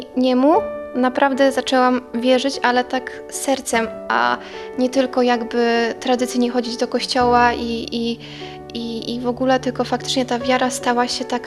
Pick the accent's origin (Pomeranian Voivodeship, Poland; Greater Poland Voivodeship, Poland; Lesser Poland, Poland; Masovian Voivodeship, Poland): Pomeranian Voivodeship, Poland; Gdańsk; bo Bartek ogólnie pochodzi z Kaszub, my z Gdańska.